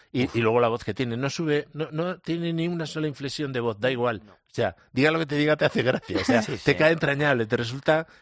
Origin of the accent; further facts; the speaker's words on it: Madrid, Community of Madrid, Spain; Claro, chavalito, porque soy de Aluche.